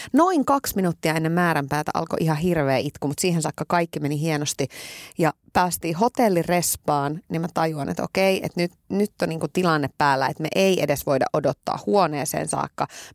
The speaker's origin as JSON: {"language": "Finnish", "town": "Iisalmi", "region": "North Savo", "country": "Finland", "said": "Ei meillä Iisalmessa ole tommosia"}